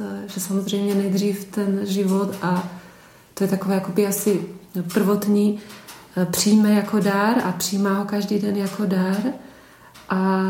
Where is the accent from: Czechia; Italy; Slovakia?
Slovakia; jak bylo řečeno, pocházím ze Slovenska a v komunitě blahoslavenství jsem už 25 let. Vstupovala jsem, když mi bylo 23, a jsem zasvěcená sestra